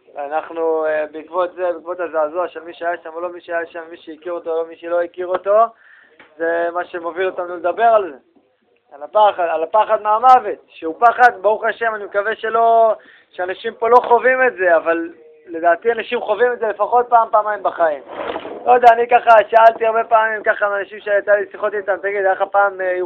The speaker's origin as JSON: {"language": "Hebrew", "town": "Tel Aviv", "region": "Tel Aviv District", "country": "Israel", "tie": "born or raised there", "said": "תל אביב, אצלנו בשכונה."}